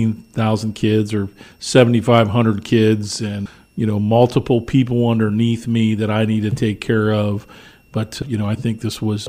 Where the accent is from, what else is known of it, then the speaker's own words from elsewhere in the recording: Canton, Ohio, United States; And I'm originally from Canton, so my parents were in Canton.